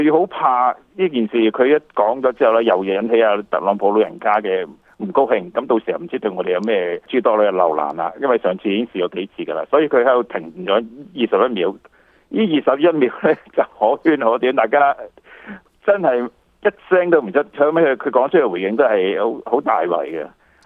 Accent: Canada; 因为我哋加拿大人本身咧都系比较讲嗰、那个即系、就是、容忍啊、宽容啊

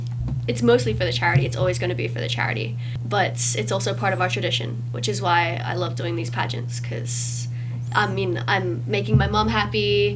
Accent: Philippines; I'm Filipino. Of course, I'm going to sing.

